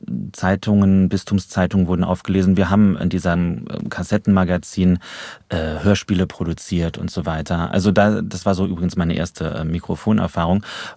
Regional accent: Trier, Rhineland-Palatinate, Germany; ich komme aus Trier, also Erzbistum, sehr katholische Stadt. Ich bin getauft, gefirmt und all diese ganzen Sachen, Kommunion, Messdiener gewesen

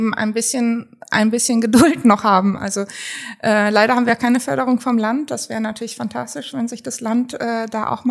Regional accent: Berlin, Germany; moved away as an adult; now in Hildesheim, Germany; Ich war da ja eigentlich nur, bis ich 23 war.

